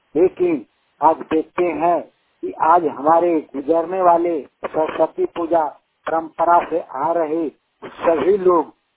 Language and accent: Hindi; Palamu, Jharkhand, India; मैं झारखंड के पलामू से हूँ।